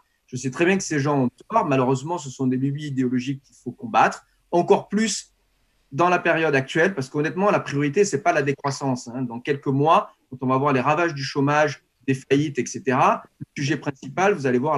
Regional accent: France

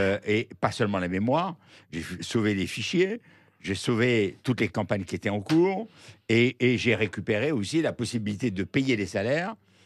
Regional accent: Oujda, Oriental, Morocco; born there; Et c'est ainsi que je suis né à Oujda.

